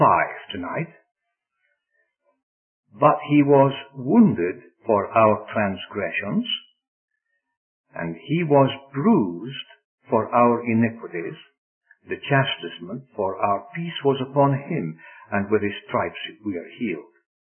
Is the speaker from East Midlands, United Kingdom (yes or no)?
no; Scotland, United Kingdom; So, being a Scotsman, you know the way I would go